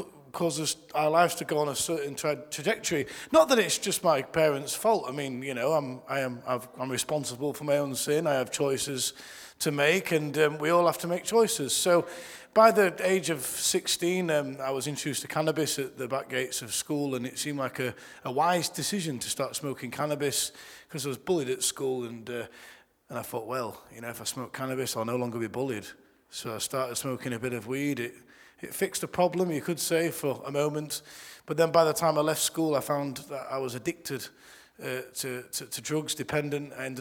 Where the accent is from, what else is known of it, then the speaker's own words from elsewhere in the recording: Doncaster, Yorkshire and the Humber, United Kingdom; now in Oxford, United Kingdom; I grew up in Doncaster and got bullied at school.